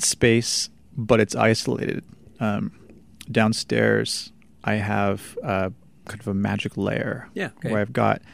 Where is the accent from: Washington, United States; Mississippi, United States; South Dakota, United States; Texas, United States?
South Dakota, United States; now in Branson, United States; So when I started, I'm originally from South Dakota. Very, very isolated.